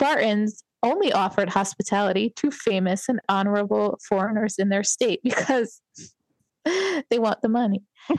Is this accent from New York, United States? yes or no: yes; New York City, New York, United States; And I, as a New Yorker, I find it to be strange, because we New Yorkers were very annoying.